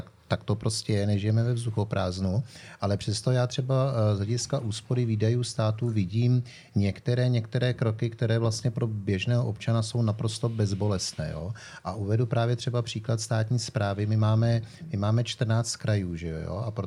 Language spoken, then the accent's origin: Czech; Plzeň, Plzeň Region, Czechia; Nebo když se podívám na vlastně mé rodné město na Plzeň, to znamená Plzeň, která má nějakých 175 tisíc obyvatel